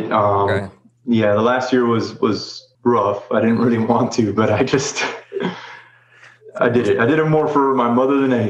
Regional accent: Florida, United States; I am originally from South Florida and studied to be an electrical engineer.

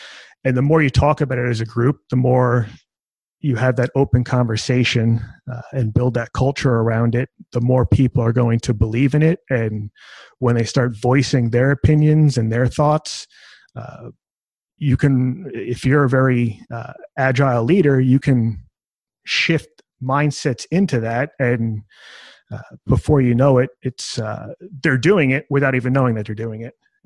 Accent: New York, United States; And growing up on Long Island, about an hour east of New York City, it's one of those experiences that it definitely hits home.

